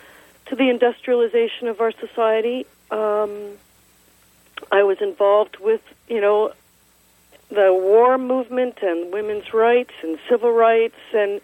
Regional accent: East Coast, United States; And I grew up on the East Coast.

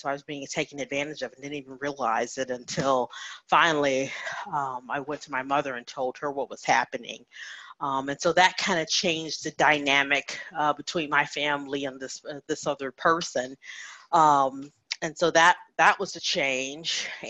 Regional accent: Chicago, Illinois, United States; also born or lived in Indiana; And so I was born in Indiana, grew up in the Chicagoland area, and grew up in a good home.

